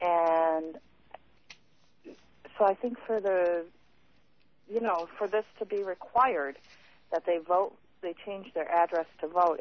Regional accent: Livonia, Michigan, United States; I'm from Livonia.

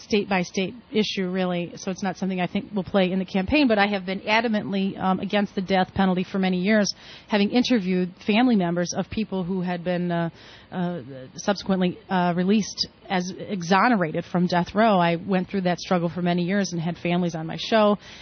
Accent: Detroit, Michigan, United States; Motown, my hometown.

